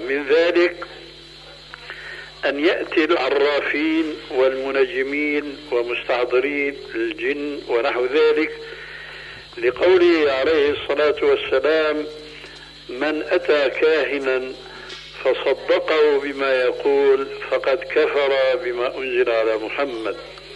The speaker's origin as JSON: {"language": "Arabic", "country": "Syria", "said": "هيك كما يقولون عندنا في سوريا"}